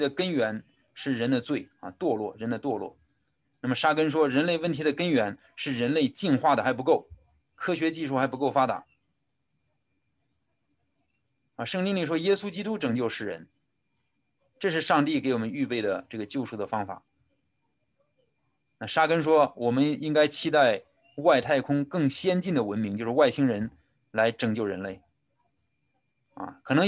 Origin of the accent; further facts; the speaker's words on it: China